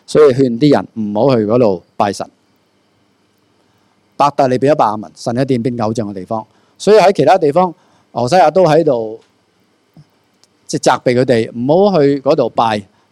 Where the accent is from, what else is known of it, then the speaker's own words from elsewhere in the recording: Hong Kong; 当然我哋香港人都实际嘅，金牛我哋都拜嘅